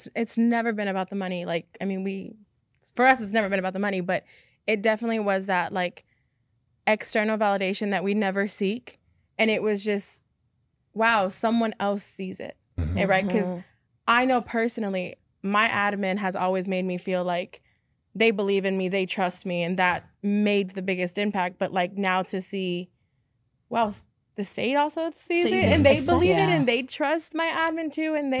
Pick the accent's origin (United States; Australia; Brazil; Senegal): United States; Houston, Texas; also born or lived in the Valley; I'm actually an ALEAF product, so I was born in the Valley. When we moved to Houston, I started out here. So all of my education, K through 12, has been here in ALEAF.